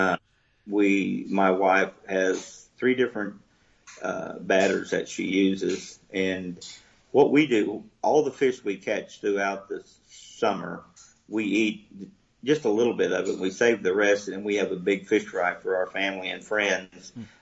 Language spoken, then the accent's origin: English; Oklahoma, United States; But yeah, we deep fat fry everything. I'm from Oklahoma, and I thought that was the way you ate everything.